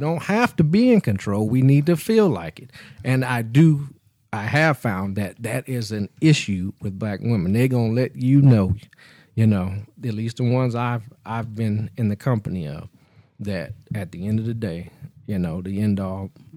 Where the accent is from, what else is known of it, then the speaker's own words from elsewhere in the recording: Los Angeles, California, United States; moved away; also born or lived in Atlanta; When I was a transplant from Los Angeles to Atlanta, I was mind blown by people actually speaking to me.